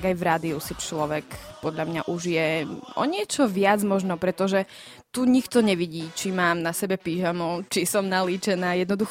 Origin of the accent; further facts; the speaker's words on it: Humenné, Prešov Region, Slovakia; rodné mesto Humenné, narodila som sa tam, vyrastala som tam, čiže toto je v podstate môjmu srdcu najbližšie mesto.